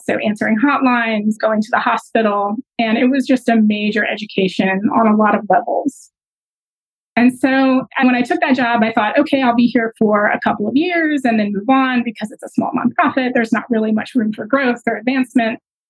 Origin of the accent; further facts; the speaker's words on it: Baton Rouge, Louisiana, United States; I ended up taking a job as a community educator for a small nonprofit in my hometown of Baton Rouge, Louisiana.